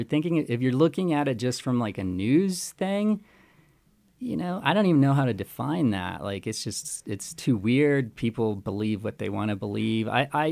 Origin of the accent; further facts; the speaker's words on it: Costa Rica; if you go to a different country, like I'm from Costa Rica